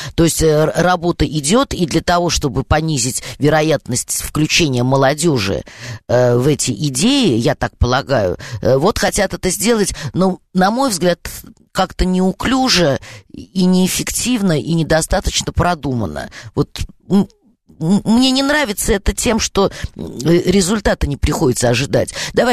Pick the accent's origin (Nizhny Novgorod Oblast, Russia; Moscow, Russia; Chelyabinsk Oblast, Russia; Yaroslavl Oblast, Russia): Moscow, Russia; accent: Moscow akanye; Я коренная москвичка, поэтому я сильно акаю.